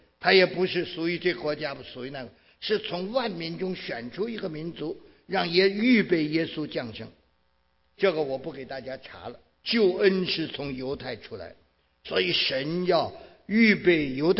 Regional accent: Tianjin, China; 在我们天津话北方说叫肚脐眼儿

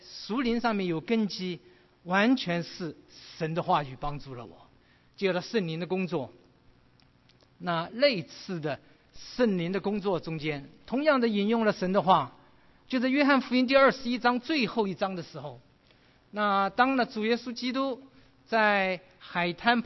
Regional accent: Taiwan; moved away as an adult; also born or lived in Shanghai, China; now in United States; 我生在中国上海，在5岁半的时候来到了，随着父母亲到了台湾，在台湾15年，大学毕业之后呢，我就到了美国来，所以在美国住了将近40多年。

